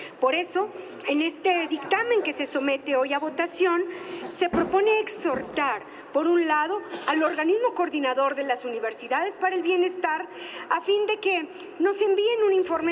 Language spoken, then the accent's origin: Spanish; Tlaxcala, Mexico; Debo comentarles que en mi tierra, Tlaxcala, me di a la tarea de buscar estas universidades del bienestar.